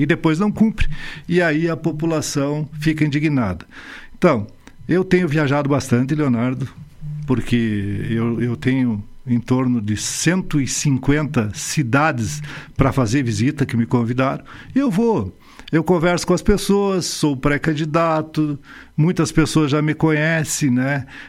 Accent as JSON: {"language": "Portuguese", "town": "Monte Alegre", "country": "Brazil", "tie": "born or raised there", "said": "Monte Alegre, minha terra natal, aonde ali foi enterrado meu umbigo, lá na Enxovia."}